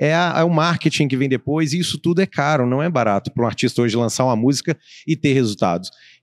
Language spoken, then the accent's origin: Portuguese; Belo Horizonte, Minas Gerais, Brazil; sou de Belo Horizonte.